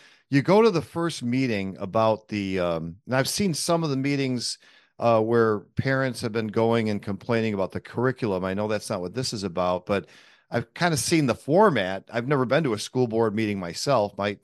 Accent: Buffalo, New York, United States; He's from my hometown, Buffalo, New York, Chickawaga Orchard Park. We both grew up here.

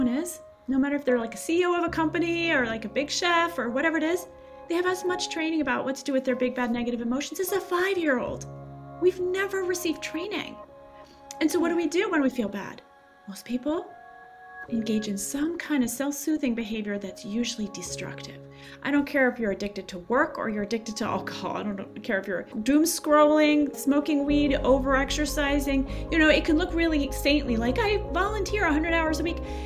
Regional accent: Paris, Île-de-France, France; moved away as an adult; now in United States; I grew up in Paris, France, which sounds really glamorous

